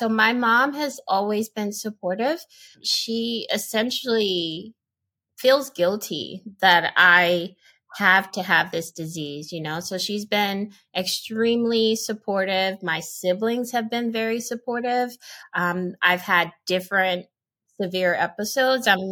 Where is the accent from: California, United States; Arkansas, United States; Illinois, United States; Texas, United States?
Texas, United States; El Paso; born there; now in New York, United States; It's a little complicated, though, because I was born in El Paso, Texas. I'm a family with the military, so we grew up on the military base. And I live in New York right now